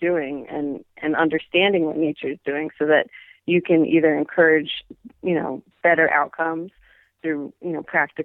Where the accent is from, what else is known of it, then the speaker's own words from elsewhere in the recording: New York, United States; Sure. Yeah, I grew up on Long Island. Yes.